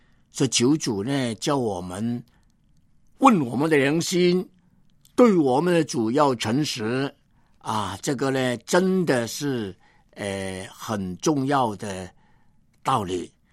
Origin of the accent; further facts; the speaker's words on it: China; 那么在新年当中，我们中国人的文化很迷信，在我们的门窗贴上很多的福字